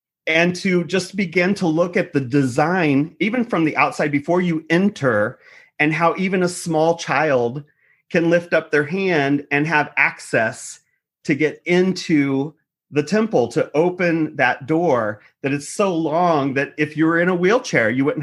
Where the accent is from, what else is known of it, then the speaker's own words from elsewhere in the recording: Independence, Missouri, United States; I grew up in Independence. And so Higashi Miriyama was one of our sister cities.